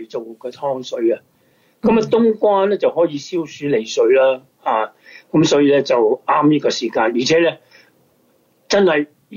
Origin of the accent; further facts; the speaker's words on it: Hong Kong; 我系香港人